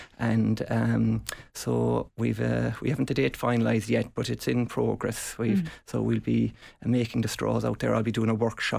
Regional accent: Dingle, Munster, Ireland; now in Tralee, Ireland; I suppose I'm originally from Dingle. Dingle, just back the road from Tralee, and I've been living in Tralee since 2008.

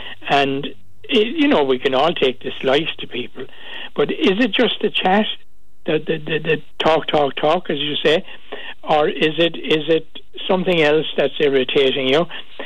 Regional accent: Cork, Munster, Ireland; I was born and reared in Cork City

